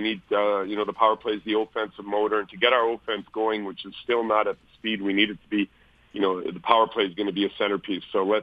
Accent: Switzerland; English is a second language; I experienced it through my home country, Switzerland

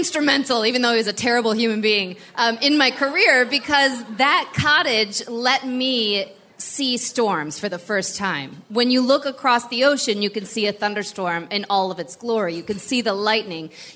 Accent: Michigan, United States; also born or lived in California; So when I grew up in Michigan. I was actually born in Southern California, but we moved very quickly to Michigan.

